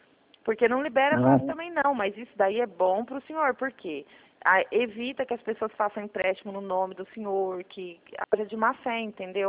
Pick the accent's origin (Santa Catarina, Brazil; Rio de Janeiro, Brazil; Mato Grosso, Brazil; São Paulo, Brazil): São Paulo, Brazil; sou de São Paulo.